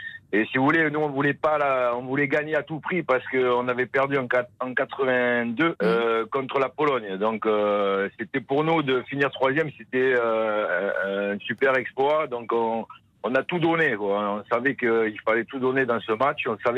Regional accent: France; moi, je suis français, donc je suis pour la France.

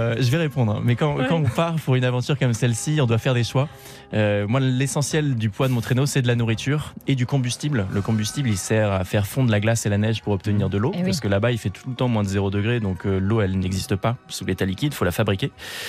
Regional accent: Normandy, France; now in Paris, France; Parce que moi, je suis parisien maintenant. Je suis de Normandie à l'origine, mais maintenant je vis à Paris.

